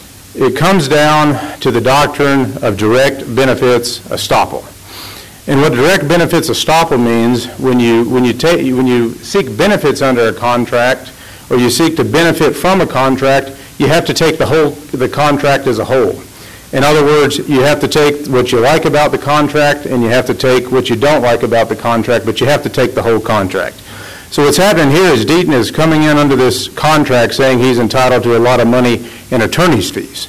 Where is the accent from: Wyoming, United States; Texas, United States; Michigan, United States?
Texas, United States; Abilene; I represent Margaret Marino, the appellee in this matter. I'm from Abilene.